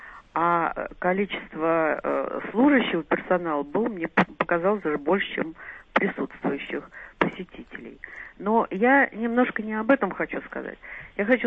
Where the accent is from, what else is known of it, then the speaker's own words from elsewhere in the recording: Ryazan, Ryazan Oblast, Russia; moved away as an adult; now in Moscow, Russia; Я сама родилась в Рязани и до 20 лет жила в Рязани.